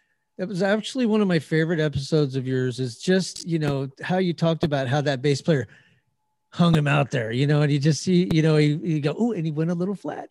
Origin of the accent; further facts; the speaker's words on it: Albuquerque, New Mexico, United States; I grew up in Albuquerque, so I'm familiar with I-10.